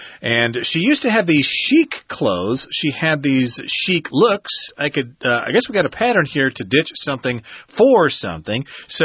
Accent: Texas, United States; You're from Texas? I can totally relate to that. I'm from Texas, too.

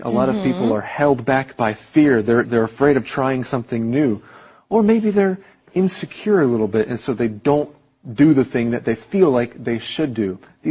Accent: Taiwan; You know, I grew up in Taiwan. I'm American, but...I feel like I am as much Taiwanese as I am American.

